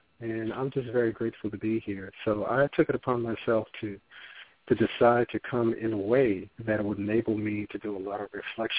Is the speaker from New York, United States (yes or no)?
yes; New York City, New York, United States; But being a New Yorker, a native New Yorker, I was totally able to assimilate right quick.